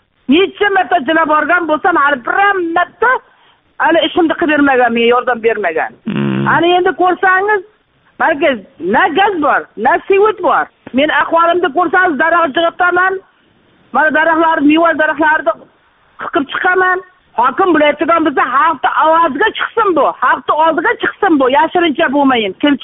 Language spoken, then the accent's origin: Uzbek; Maybuloq, Samarqand Region, Uzbekistan; Hatto Qo'rg'on tumani, Maybuloqdanman.